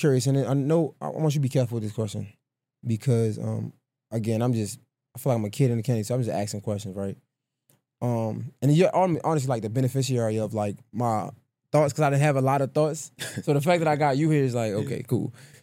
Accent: Baltimore, Maryland, United States; you're from Chicago, I'm from Baltimore.

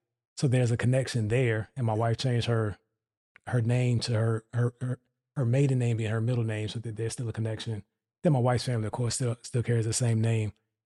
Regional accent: Hampton Roads, Virginia, United States; I'm the area that I'm from Hampton Roads.

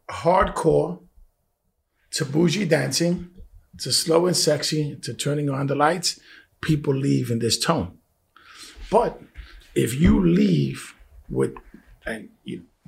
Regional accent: New York City, New York, United States; I'm from the Bronx. I'm Puerto Rican.

